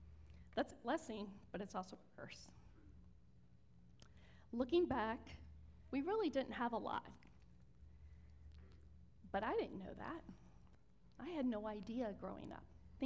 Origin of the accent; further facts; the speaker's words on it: Virginia, United States; moved away; We grew up in Southern Virginia.